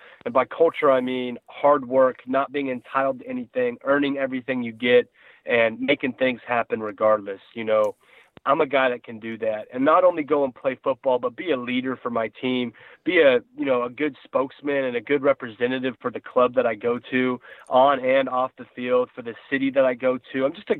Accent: Wiggins, Colorado, United States; I was raised in Wiggins, Colorado, an hour east of Denver.

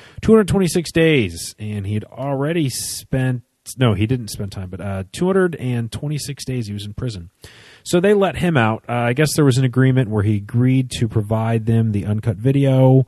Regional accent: Detroit, Michigan, United States; No, and I'm from Detroit. I should know this.

